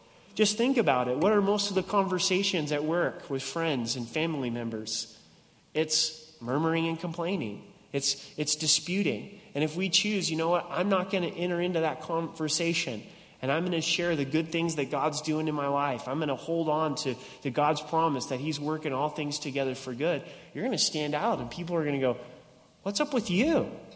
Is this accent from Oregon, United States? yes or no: yes; Oregon, United States; Growing up in Southern Oregon, there were the Oregon Caves.